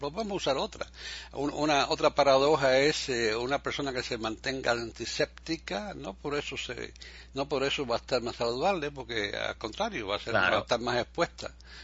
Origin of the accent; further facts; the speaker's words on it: Cuba; Sí, yo soy cubano